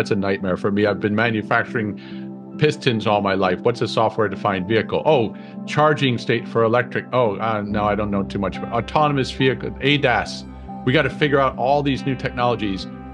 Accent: Detroit, Michigan, United States; So we go back to Detroit. I'm from Detroit originally.

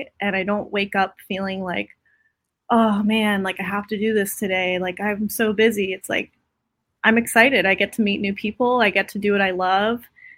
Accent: Parkland, Florida, United States; now in Naples, United States; I'm originally from the East Coast of Florida, Parkland, Florida.

